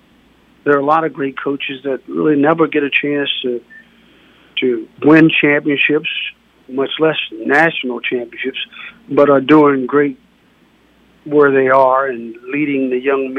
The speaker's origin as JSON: {"language": "English", "region": "Maryland", "country": "United States", "said": "I'm from Southern Maryland"}